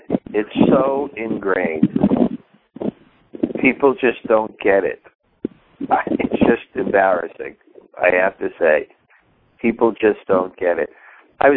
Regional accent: India; I'll give him my own seat because I grew up in India. That's the culture.

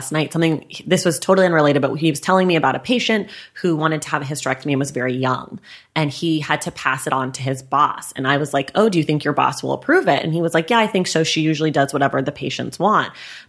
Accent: Oakland, California, United States; I'm from Oakland.

